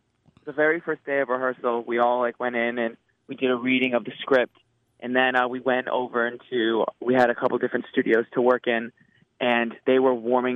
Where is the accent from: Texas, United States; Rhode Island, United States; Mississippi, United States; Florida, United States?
Rhode Island, United States; I grew up in the smallest state, Rhode Island.